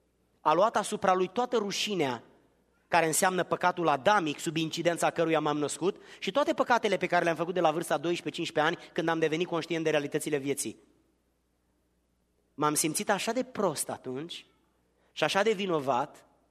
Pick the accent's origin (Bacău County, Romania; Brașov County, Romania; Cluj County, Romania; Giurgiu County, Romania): Giurgiu County, Romania; Giurgiu; born there; M-am născut în Giurgiu, un oraș din sudul Bucureștiului pe malul Dunării, în Muntenia, în partea de sud, între Oltenia și Dobrogea.